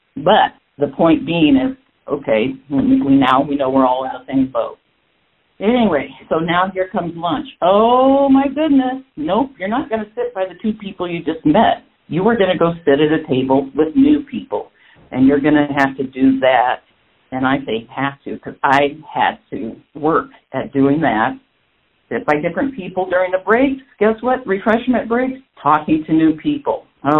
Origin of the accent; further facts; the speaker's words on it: Arizona, United States; which is, of course, in California, next door to my home state out here in Arizona.